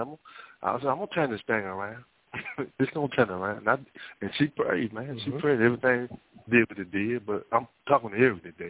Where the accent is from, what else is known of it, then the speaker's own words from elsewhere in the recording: Fort Worth, Texas, United States; now in Beaumont, United States; You know, Texas pretty big, right? I'm in Beaumont, Texas. One time they come visit, I'm from Fort Worth. If somebody know about Texas, that's 6 hours.